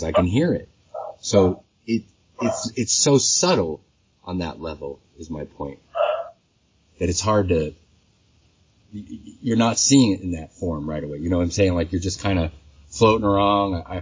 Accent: San Francisco, California, United States; I grew up in the Castro. Very aware of what you're talking about.

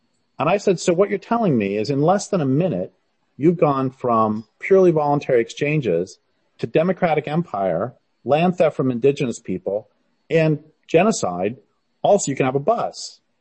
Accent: Boulder, Colorado, United States; I am 60 and basically, and I grew up in Boulder, Colorado, and I hate going back there

